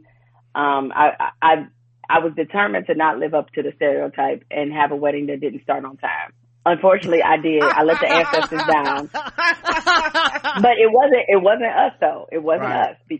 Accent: Detroit, Michigan, United States; And because we're both from Detroit, you know, our DJ was from Detroit.

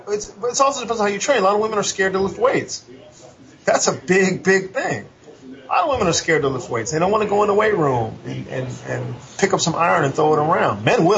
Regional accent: Texas, United States; I'm from Texas. I like to eat barbecue a lot. Like Southern barbecue, and there's not really any up here

